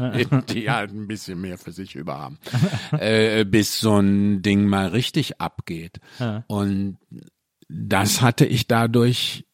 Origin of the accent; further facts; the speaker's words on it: Mülheim an der Ruhr, North Rhine-Westphalia, Germany; komme ja bin aus dem Ruhrpott, also aus Mülheim Ruhr